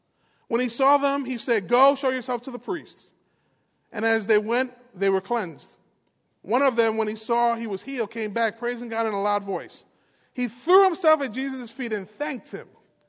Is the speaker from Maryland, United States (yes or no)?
no; New York, United States; born there; now in Gwinnett, United States; I was born in New York, and now I'm in Gwinnett, Georgia, doing something different.